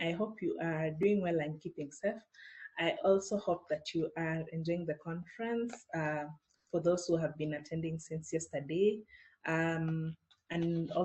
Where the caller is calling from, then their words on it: Nairobi, Kenya; I am joining in from Nairobi, Kenya.